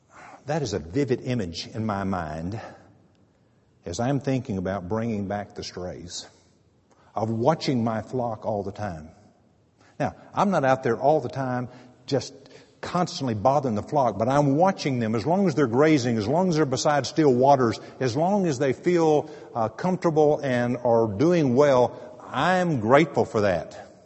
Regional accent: San Angelo, Texas, United States; I'm from West Texas, San Angelo, just down the road.

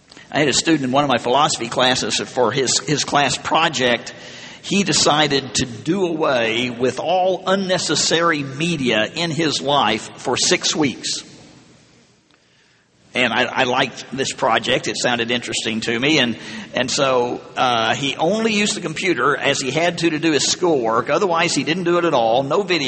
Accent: Arkansas, United States; I'm a theologian and I'm from Arkansas.

